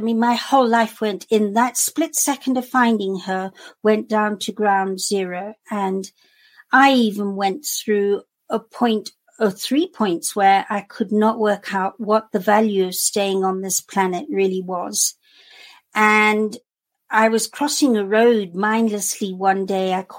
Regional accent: Kenya; because we're from Kenya, although she didn't die in Kenya.

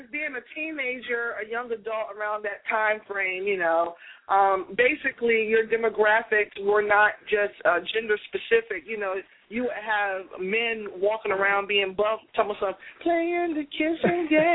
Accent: Boston, Massachusetts, United States; I'm from Boston. I drive a car, right?

